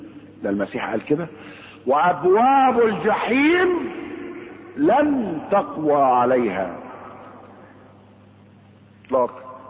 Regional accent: Egypt; افاكر في سنة 72 او في اواخر الستينات وبداية السبعينات كان في عندنا في مصر مشاكل كتير

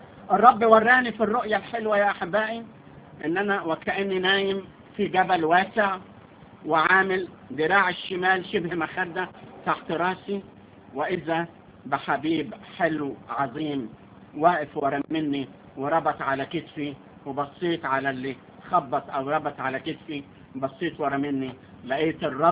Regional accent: Sohag, Sohag Governorate, Egypt; من سوهاج، من مواليد سوهاج سنة 1940.

